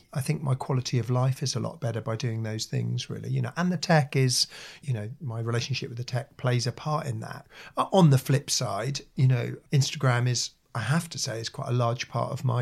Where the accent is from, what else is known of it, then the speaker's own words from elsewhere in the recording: Norwich, East of England, United Kingdom; I started photographing bands in my hometown of Norwich